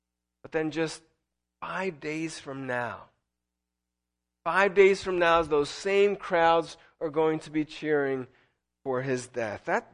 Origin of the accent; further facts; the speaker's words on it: Pleasantville, New Jersey, United States; growing up in Pleasantville, New Jersey